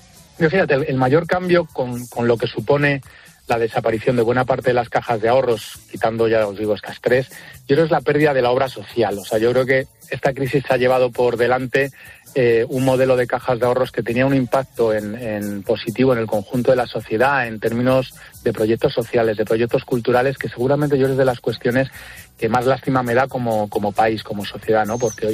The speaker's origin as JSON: {"language": "Spanish", "town": "Béjar", "region": "Castile and León", "country": "Spain", "said": "sabéis que soy de Béjar, de un pueblo de Salamanca"}